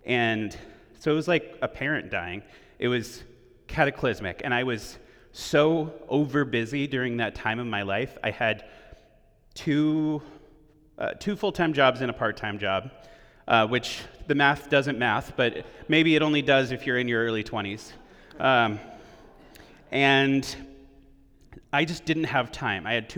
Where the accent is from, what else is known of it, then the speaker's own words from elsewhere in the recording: United States; I think it's especially important for us as American Christians to be confronted with this idea of grief, because I feel like in the West, in the United States in particular, we really have an anemic grief process.